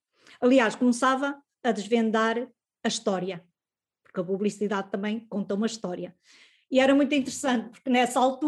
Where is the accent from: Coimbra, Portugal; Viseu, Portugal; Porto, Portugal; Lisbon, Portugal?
Viseu, Portugal; born or raised there; also born or lived in Luanda, Angola